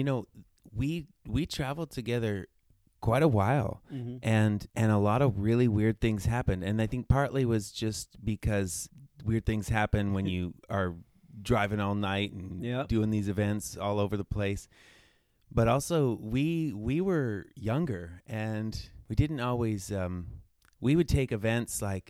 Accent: Canada; now in United States; So we moved to the US full time. I had been kind of back and forth from the motherland, Canada.

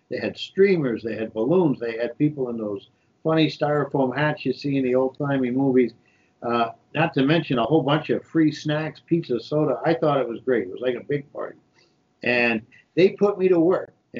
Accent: New York, United States; I was looking at a magazine article about a guy running for mayor in New York, my hometown, and I decided I wanted to vote for that candidate.

